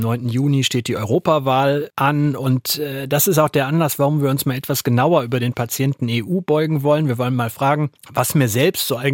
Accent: North Rhine-Westphalia, Germany; habe ich mir noch Unterstützung aus meinem Heimatbundesland geholt. Er war da, genauer gesagt in Nordrhein-Westfalen

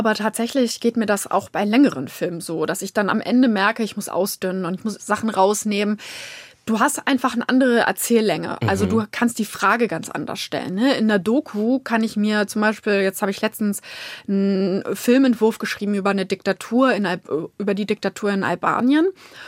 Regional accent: Lüneburg, Lower Saxony, Germany; born there; ich komme aus Lüneburg gebürtig

